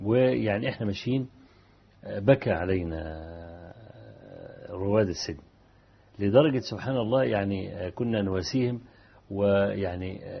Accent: Kafr El Sheikh Governorate, Egypt; كان في فكر التكفير عندنا في كفر الشيخ

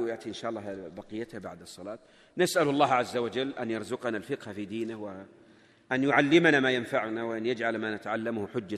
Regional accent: Najd, Saudi Arabia; وإنما حتى عندنا في نجد بعض من البدع

